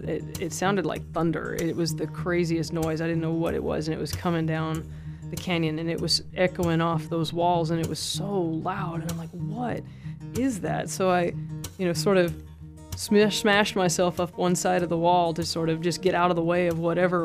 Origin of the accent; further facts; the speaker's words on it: Chattanooga, Tennessee, United States; I grew up on Lookout Mountain and had in Chattanooga, Tennessee.